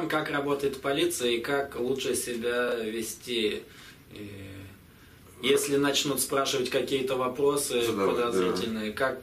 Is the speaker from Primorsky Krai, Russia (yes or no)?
no; Ufa, Bashkortostan, Russia; Я родом из Уфы.